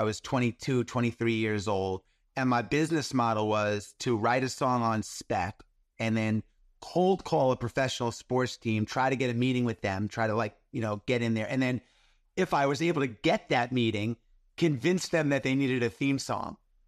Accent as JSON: {"language": "English", "region": "New York", "country": "United States", "tie": "born or raised there", "said": "Well, I grew up in New York in the 80s when rap and hip hop was starting to emerge in a bigger way"}